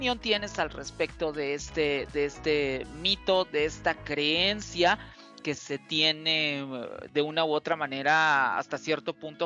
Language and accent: Spanish; Mexico; nosotros como mexicanos malinchistas en muchas ocasiones